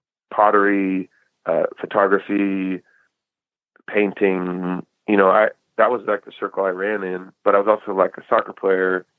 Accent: Eugene, Oregon, United States; But I also, growing up in Eugene, you know, there's like You Can't Escape … like kind of like the hippie influence … thing, you know.

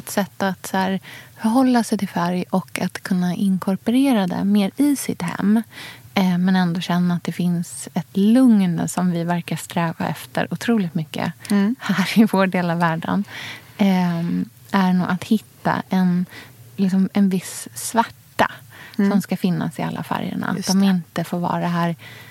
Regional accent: Norrköping, Östergötland, Sweden; när jag var barn och bodde i Norrköping

